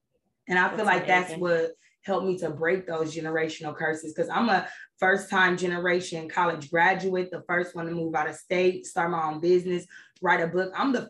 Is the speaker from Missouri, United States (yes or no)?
no; Nebraska, United States; now in Georgia, United States; So I'm in Georgia by myself. I'm originally from Nebraska.